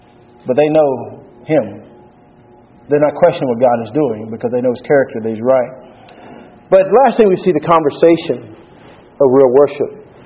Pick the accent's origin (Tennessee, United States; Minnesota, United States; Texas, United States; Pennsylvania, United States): Texas, United States; So told them where I was from Texas originally.